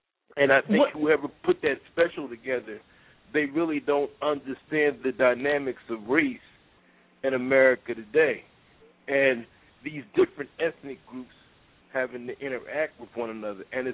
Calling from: Philadelphia, Pennsylvania, United States; Yeah, I'm calling from Philadelphia.

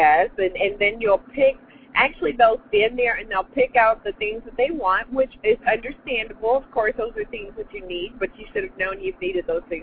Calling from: Cleveland, Ohio, United States; I'm calling from Cleveland, Ohio.

